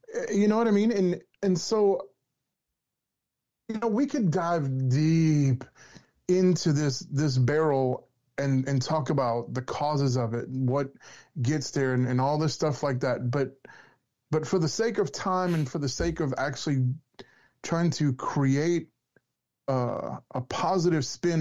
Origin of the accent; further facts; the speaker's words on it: Louisiana, United States; I'm southern times like 10 because I'm down from Louisiana.